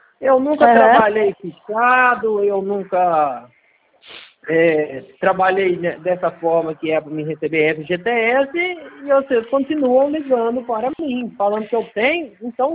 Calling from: Minas Gerais, Brazil; Sou de Minas.

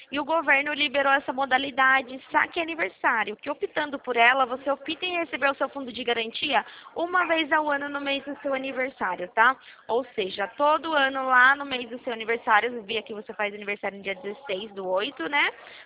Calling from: Sorocaba, São Paulo, Brazil; Então, a gente é aqui de Sorocaba. Você conhece Sorocaba?

